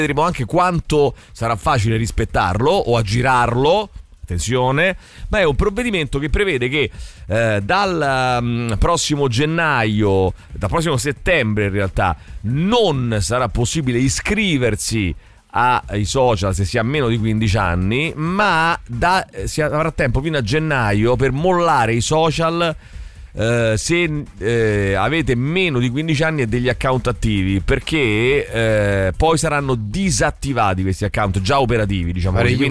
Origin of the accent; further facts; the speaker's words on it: Apulia, Italy; anche io sono un pugliese cafone